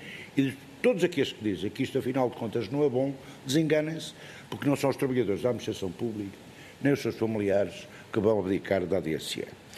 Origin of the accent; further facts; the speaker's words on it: Vila Real, Norte, Portugal; na minha terra, que é Vila Real, temos lá dois, a Trofa e a Luz.